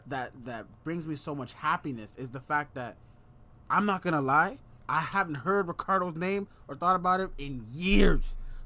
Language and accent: English; Brampton, Ontario, Canada; people don't think, because we come from Brampton, it's like, oh, you guys don't have that.